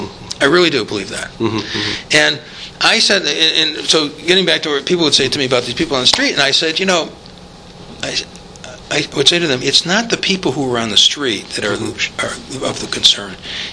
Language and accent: English; Dowdsville, United States; I thought back to growing up in Dowdsville, and we had people who were mentally quite disturbed, but who somehow we integrated them somehow into this little community.